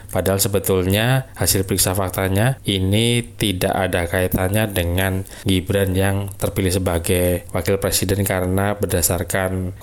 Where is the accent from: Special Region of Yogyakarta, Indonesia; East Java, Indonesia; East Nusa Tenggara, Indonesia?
Special Region of Yogyakarta, Indonesia; Yogyakarta; born there; Gedung Agung di Yogyakarta, tempat kelahiran saya.